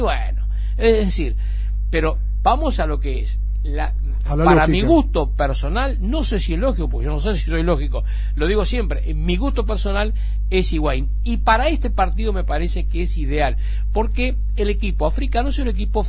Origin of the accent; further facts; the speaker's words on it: Argentina; Así somos los argentinos y así está el fútbol en nuestro país.